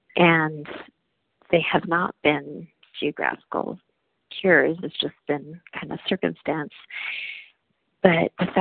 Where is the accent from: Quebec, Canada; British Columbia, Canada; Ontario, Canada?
Quebec, Canada; Montreal; I grew up in Montreal